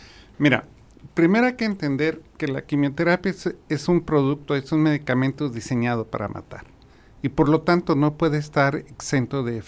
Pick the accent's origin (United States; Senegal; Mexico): Mexico; Guadalajara, Jalisco; Posteriormente regresé a mi tierra natal, aquí a Guadalajara